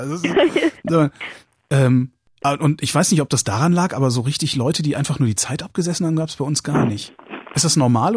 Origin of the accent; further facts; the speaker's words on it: Cologne, North Rhine-Westphalia, Germany; ich bin Kölner, ich darf Düsseldorfer dissen.